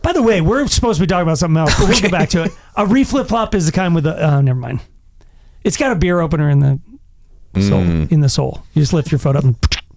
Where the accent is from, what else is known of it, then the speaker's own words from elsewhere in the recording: Longmont, Colorado, United States; I'm a kid from Longmont, Colorado